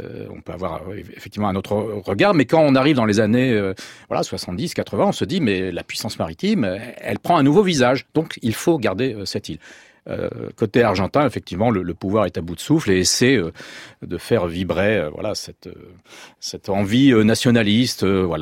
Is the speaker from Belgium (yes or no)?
no; France; Parce que je suis français